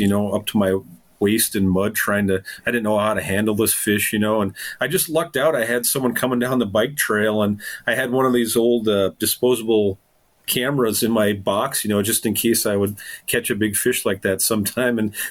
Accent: Minnesota, United States; So what happened with me is I grew up on Lake Vermilion and I fished up there like my whole childhood

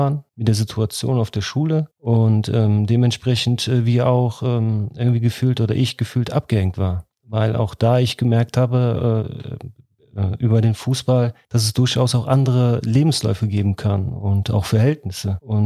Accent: Auerberg, Germany; ich bin in Auerberg aufgewachsen, es war eine türkische Siedlung, also eine klassische Arbeiterfamilie, die bei damals VW Aluminium gearbeitet haben.

